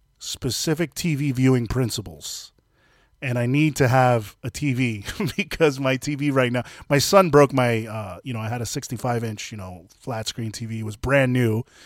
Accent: Florida, United States; And I, you know, I want to go out on a limb and say this because I'm from Florida

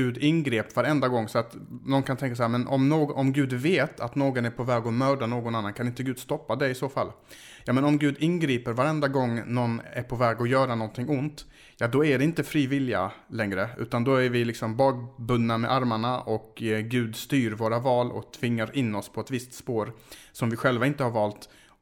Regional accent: Skåne, Sweden; jag är ju från Skåne själv.

